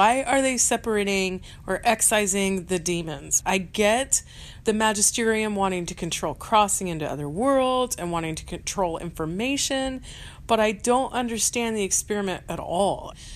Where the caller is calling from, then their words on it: Wichita, Kansas, United States; I am calling from Wichita, Kansas.